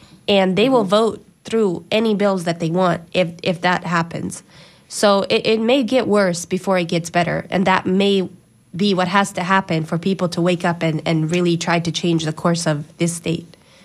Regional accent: Bosnia & Herzegovina; now in United States; I tried to leave America, and I wanted to go home because I'm from Bosnia.

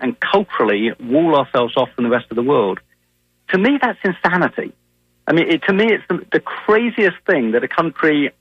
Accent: England, United Kingdom; Well, look, I grew up in England, and England is a country with nearly 60 million people

